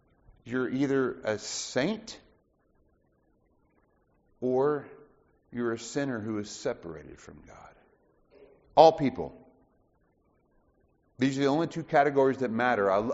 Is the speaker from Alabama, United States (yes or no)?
yes; Alabama, United States; I know you think that when you hear I'm from Alabama, that's what you think.